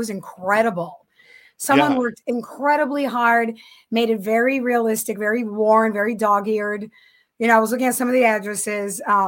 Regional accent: Buffalo, New York, United States

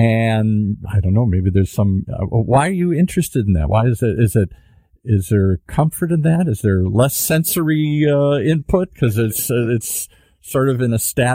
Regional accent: Detroit, Michigan, United States; I'm from Detroit, and if you went down and looked at some of these rundown abandoned factories, I don't know if you could drive up to them anymore.

